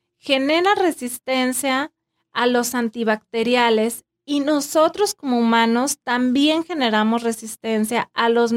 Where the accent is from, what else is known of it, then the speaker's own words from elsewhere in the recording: Mexico; No están acostumbrados como el mexicano, estamos acostumbrados a comer en la calle o a los bichitos, ¿no?